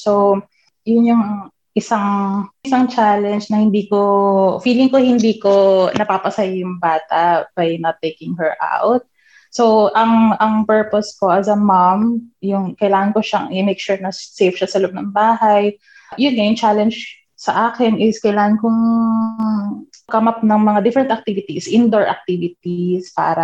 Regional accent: Legazpi, Bicol Region, Philippines; I'm originally from Bicol region, from Legazpi City. I've been a nurse for 12 years na, since 2009.

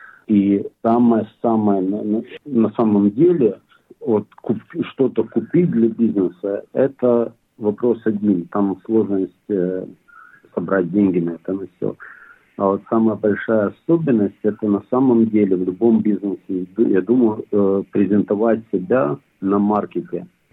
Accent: Bila Tserkva, Kyiv Oblast, Ukraine; now in Australia; Мы с Украины. Очень такой город, он сам по себе небольшой, но очень красивый, белая церковь.

